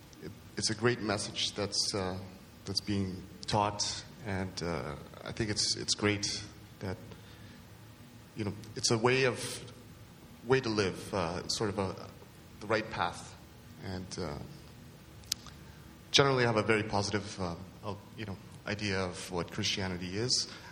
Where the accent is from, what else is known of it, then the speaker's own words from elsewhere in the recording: Canada; born there; first language Japanese; English is a second language; well, I was born here in Canada, but I spoke a lot of Japanese at home with my parents, and so I had been put into ESL.